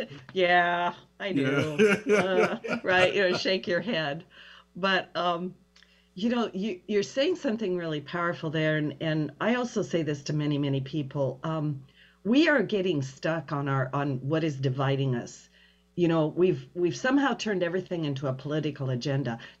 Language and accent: English; Pendleton, Oregon, United States; Pendleton, Oregon.